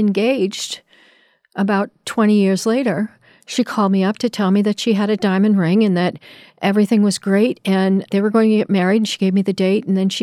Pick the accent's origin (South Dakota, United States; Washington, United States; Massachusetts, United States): Massachusetts, United States; Boston; And I grew up in Boston. But 2 weeks out of every year, we spent it in southwestern Virginia listening to that kind of music.